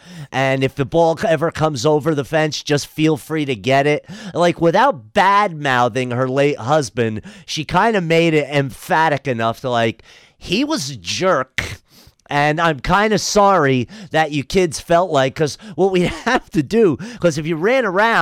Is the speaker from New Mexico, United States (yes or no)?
no; Wayne, New Jersey, United States; Our immediate neighbor in the house I grew up in on Brandywine Road in Wayne, New Jersey, were the Savakools. Now, as opposed, one of the first things I noticed in Oregon when I hit the shores was no basements, fences. That was not a thing back east.